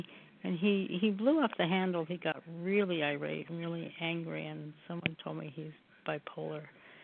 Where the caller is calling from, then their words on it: Oregon, United States; I'm calling from Oregon.